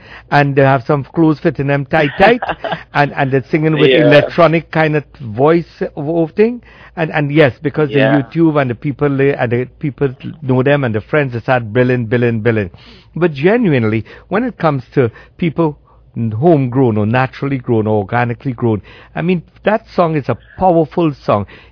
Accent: Trinidad & Tobago; I'm from Trinidad and Tobago.

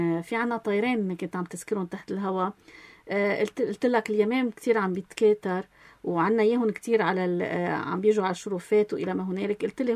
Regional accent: Lebanon; نحن كلبنانيين

